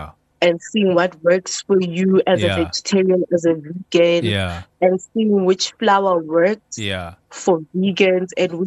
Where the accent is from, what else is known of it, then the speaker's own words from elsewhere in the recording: Johannesburg, Gauteng, South Africa; born there; Okay, so I was born here in Johannesburg.